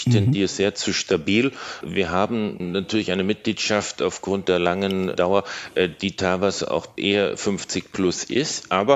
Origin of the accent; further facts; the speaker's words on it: Augsburg, Bavaria, Germany; Ich bin Augsburger